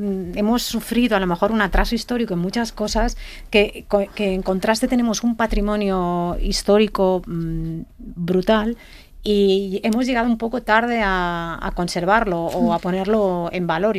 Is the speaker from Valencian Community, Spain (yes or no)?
no; Barcelona, Catalonia, Spain; yo que vengo de Barcelona, yo soy barcelonesa, cuando estoy en Madrid me da la impresión que Madrid ha cuidado poco su patrimonio.